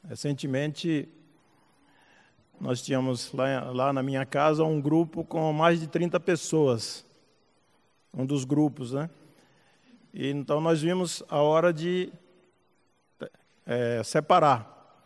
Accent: Bahia, Brazil; nós viemos da Bahia em 9, mas aqui eu encontrei um outro baiano. Está ali de Salvador. Então somos 10 lá da Bahia.

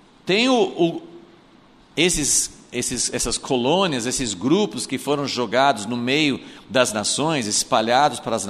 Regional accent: United States; Portuguese is a second language; now in Brazil; eu vim dos Estados Unidos e eu estou num processo, né, de mais de 50 anos de ser assimilado pela cultura brasileira. Hoje eu sou muito mais fluente em português do que em inglês, né?

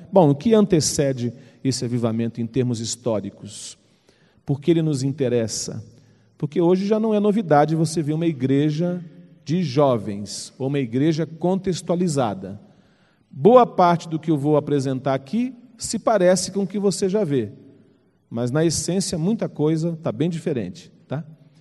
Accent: Scotland, United Kingdom; accent: Scottish; Portuguese is a second language; É o meu sotaque escocês que me incomoda.

